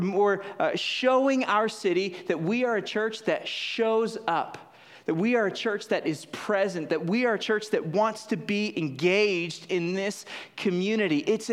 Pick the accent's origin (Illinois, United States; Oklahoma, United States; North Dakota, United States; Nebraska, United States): Illinois, United States; Chicago; Like I grew up, born and raised in Chicago. I'd never seen a mountain before.